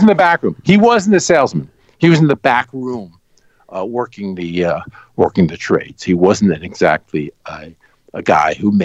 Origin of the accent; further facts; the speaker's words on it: New York City, New York, United States; I grew up near Shea Stadium. When I was a kid, I used to ride my bike to Shea Stadium when they were building it.